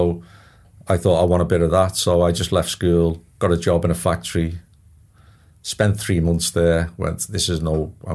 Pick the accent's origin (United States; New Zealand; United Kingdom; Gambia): United Kingdom; Liverpool, North West England; Like being in the UK, I'm from Liverpool originally.